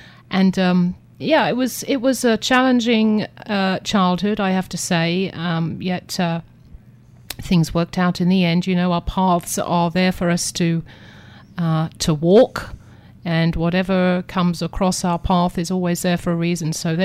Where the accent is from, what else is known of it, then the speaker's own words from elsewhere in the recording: South East England, United Kingdom; moved away as an adult; also born or lived in London; I was born and raised in Kent, England. That's known as the Garden of England. Beautiful place right on the coast there with the White Cliffs of Dover. And I lived in central London for 20 years before I relocated to this country, about 12 years ago now.